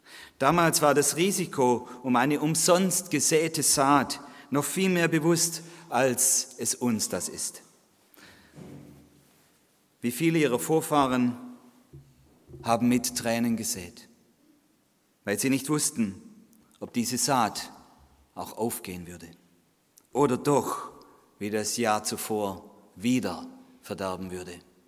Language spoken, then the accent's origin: German; Stuttgart, Baden-Württemberg, Germany; ich komme aus dem Großraum Stuttgart, auch aus einer sehr fruchtbaren Gegend, genannt die Filder, es kommt von Felder.